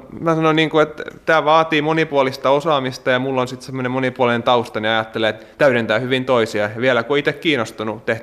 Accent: Laitila, Southwest Finland, Finland; now in Ypäjä, Finland; Olen tosiaan tuore ypäjäläinen, mutta kotoisin olen Laitilasta tuolta Varsinais-Suomesta. Ja kyllä mä tänne Ypäjälle olen tullut ihan asumaan

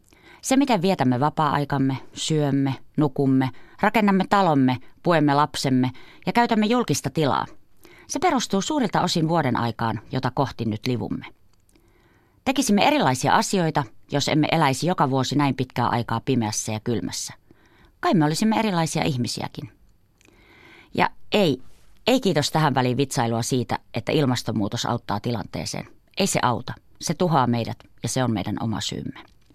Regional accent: Kuusamo, North Ostrobothnia, Finland; Olen kotoisin Kuusamosta, napapiirin eteläpuolelta. Kotiseudullani aurinko nousee kaamosaikaankin.

